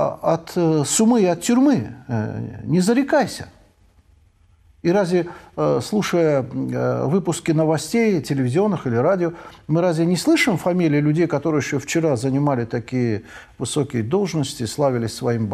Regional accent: Baku, Azerbaijan; moved away as an adult; я на 62-м году своей жизни, да, до 40 лет я родился и жил в моем родном городе, где жили все мои предки прекрасные. В ту пору, я не знаю, я уже с тех пор не был уже более, да, более 25 лет я не был у себя на родине, так случилось. В Баку

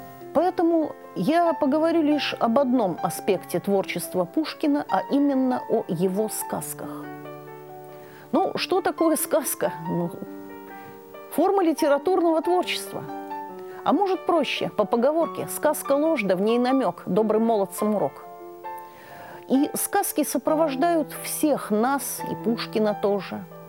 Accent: Arkhangelsk, Arkhangelsk Oblast, Russia; Вот я родом с Крайнего Севера, с Архангельска.

